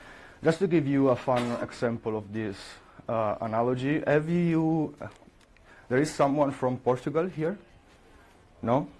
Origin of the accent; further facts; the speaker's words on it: Italy; I'm from Italy.